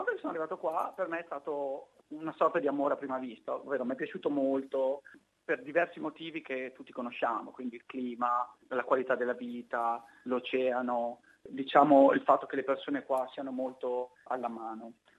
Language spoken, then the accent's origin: Italian; Parma, Emilia-Romagna, Italy; now in Australia; Io sono originario di Parma, ho 39 anni.